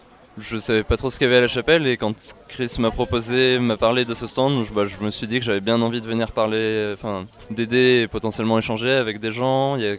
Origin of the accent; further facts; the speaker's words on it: Grenoble, Auvergne-Rhône-Alpes, France; Je viens de Grenoble